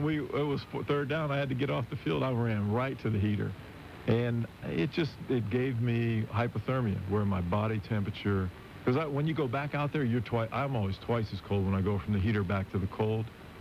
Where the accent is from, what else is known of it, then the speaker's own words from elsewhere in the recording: Pennsylvania, United States; growing up outside of Pittsburgh. So I grew up a Steeler fan